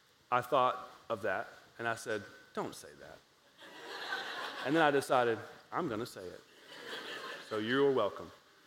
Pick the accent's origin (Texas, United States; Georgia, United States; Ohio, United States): Georgia, United States; I grew up in Southwest Georgia and I went to public school.